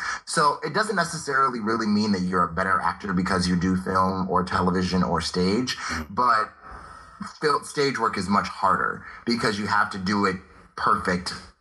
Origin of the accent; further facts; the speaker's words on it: California, United States; So I grew up kind of in Southern California.